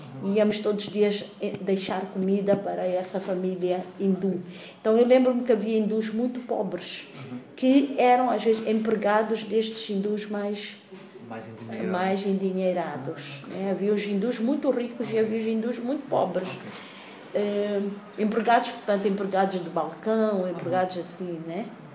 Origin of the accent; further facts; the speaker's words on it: Angoche, Nampula, Mozambique; Eu lembro-me de ter havido um grande incêndio quando eu era pequena em Angoche